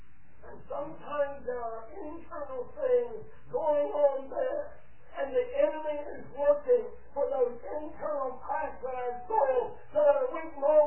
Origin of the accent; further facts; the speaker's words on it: Ohio, United States; that made national news in my hometown, Dallas Lake, Ohio. We're right on the Ohio River.